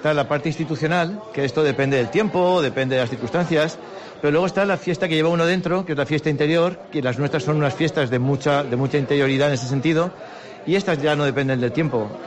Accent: Castellón de la Plana, Valencian Community, Spain; desde una persona como yo, que soy de Castellón

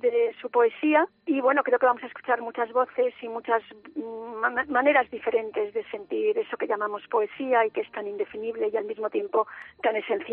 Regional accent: Madrid, Community of Madrid, Spain; yo misma, que también, bueno, pues soy de Madrid.

